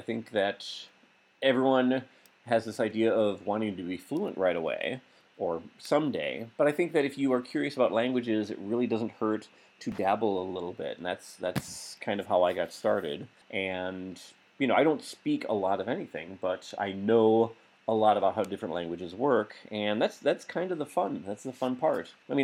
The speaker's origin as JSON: {"language": "English", "country": "United States", "said": "As an American, I would recommend pretty close to what you said about learning something either Germanic or Romance."}